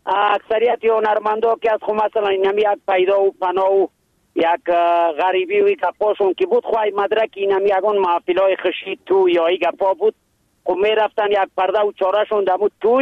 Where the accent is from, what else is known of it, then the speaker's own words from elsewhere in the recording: Tajikistan; قریب شد که ما از تاجیکستان از کشور تاجیکستان آمدم